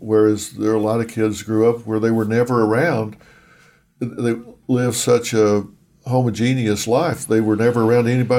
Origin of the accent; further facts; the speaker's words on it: the South, United States; also born or lived in Tulsa / Denver; part of it is growing up in the South.